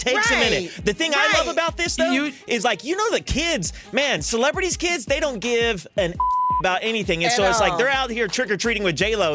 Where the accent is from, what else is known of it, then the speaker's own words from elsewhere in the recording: Oklahoma, United States; Y'all, that was all in Oklahoma. That's my home state.